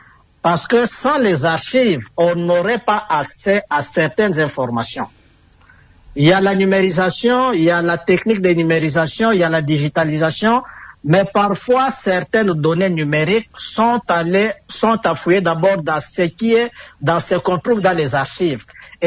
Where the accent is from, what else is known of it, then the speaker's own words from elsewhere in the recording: DR Congo; chez nous, en République démocratique du Congo, nous avons plus une culture de l'oralité